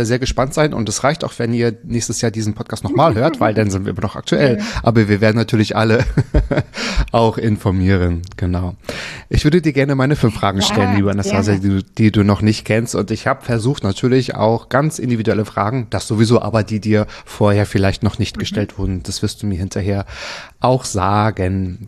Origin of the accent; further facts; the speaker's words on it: Mecklenburg-Vorpommern, Germany; Ich bin im Müritz Nationalpark aufgewachsen, also mir fehlt der Wald mehr als manchmal Strand und Berge tatsächlich.